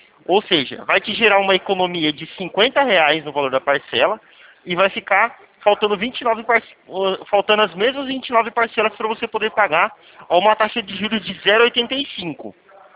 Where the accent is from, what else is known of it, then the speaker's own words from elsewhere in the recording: Presidente Prudente, São Paulo, Brazil; Eu sou de Presidente Prudente, São Paulo.